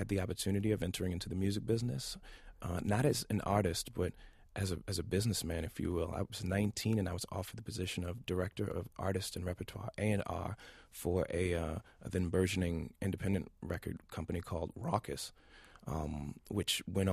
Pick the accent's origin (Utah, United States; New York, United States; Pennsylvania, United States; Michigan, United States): New York, United States; Brooklyn; My single-parented home in Brownsville, Brooklyn.